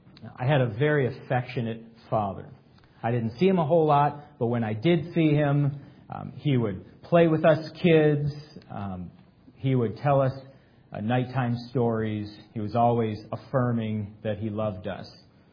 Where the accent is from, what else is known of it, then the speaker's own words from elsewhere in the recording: Great Lakes, United States; I've spent my whole life in the Great Lakes region